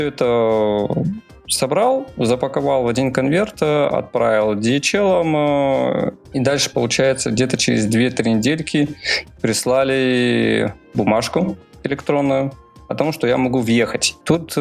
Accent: Almaty, Kazakhstan; moved away as an adult; Сам я из Казахстана, город Алматы.

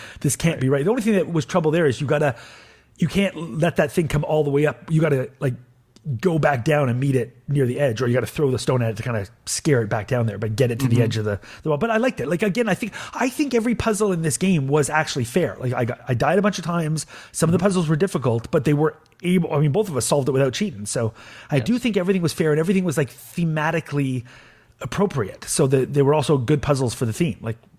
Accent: Canada; As a Canadian, I can appreciate like a horrible snowstorm that makes you want to die.

